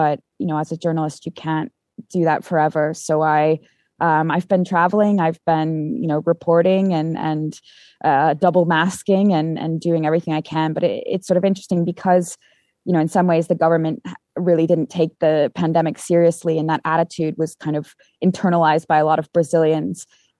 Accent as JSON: {"language": "English", "country": "United States", "said": "I'm American, so I went back and got a vaccine in the US a month or two ago."}